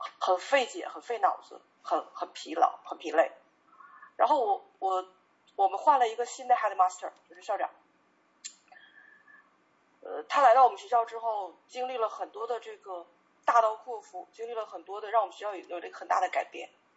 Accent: China; 用一句我们中国人常说的话

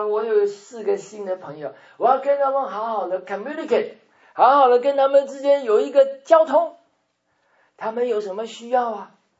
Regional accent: China; 我们人是追求财富啊，我们中国人最喜欢跟人家比

